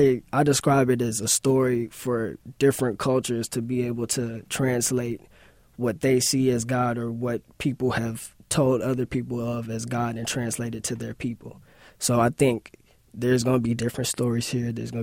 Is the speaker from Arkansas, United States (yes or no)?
yes; Arkansas, United States; also born or lived in Hawaii; From the South. I'm from Arkansas, actually.